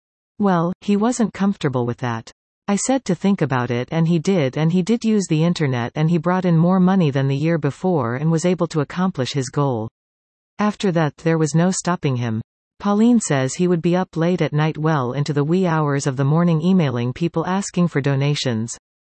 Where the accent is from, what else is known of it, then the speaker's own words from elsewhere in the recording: Mattawa, Ontario, Canada; while recovering in the hospital in my hometown of Mattawa.